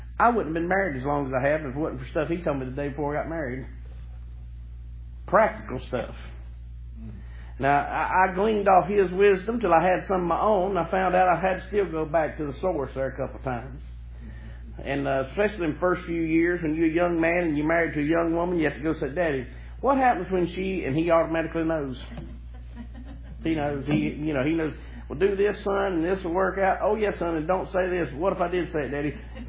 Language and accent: English; the South, United States; now I'm a Southerner. Some of y'all are not born down here, but I have.